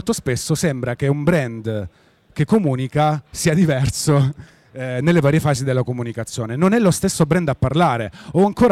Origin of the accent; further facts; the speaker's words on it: Apulia, Italy; now in Milan, Italy; Sono pugliese, però vivo a Milano da circa 10 anni, quindi sono adottato